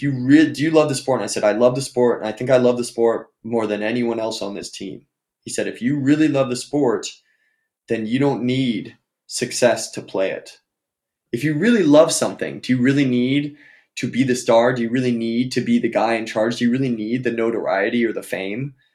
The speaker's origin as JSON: {"language": "English", "region": "California", "country": "United States", "said": "I'm from California. I don't think I mentioned that earlier, but the middle school I went to is 98% Latino."}